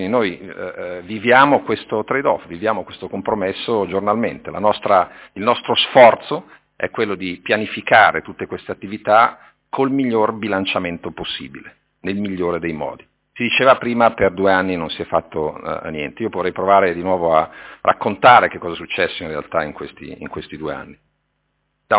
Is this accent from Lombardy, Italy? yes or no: yes; Milan, Lombardy, Italy; born there; Io lo so bene perché sono nato a Milano